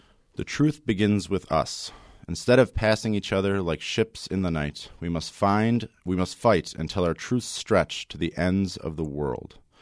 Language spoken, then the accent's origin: English; Dunkirk, New York, United States; also born or lived in Buffalo; So I grew up in Western New York in a small kind of hardscrabble town called Dunkirk, named for the one in France, but with far fewer miracles.